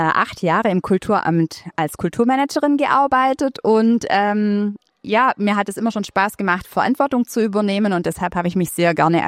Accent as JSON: {"language": "German", "town": "Bad Saulgau", "region": "Baden-Württemberg", "country": "Germany", "tie": "born there", "said": "Ich bin ja gebürtig aus Bad Saulgau"}